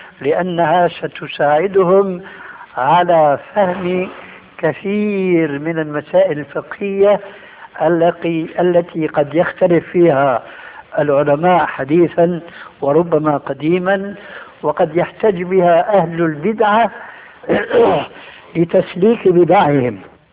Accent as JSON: {"language": "Arabic", "country": "Syria", "said": "عندنا في الشام يسمى المقدمة بالتذكير، وبيقلب الذال إلى دال بيقولوا التذكير"}